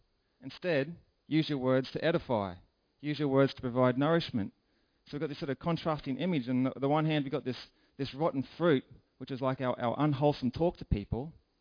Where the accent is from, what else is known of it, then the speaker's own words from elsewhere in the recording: Australia; this as simply being the Aussie way. That's just how we do things in Australia. That's just how we interact.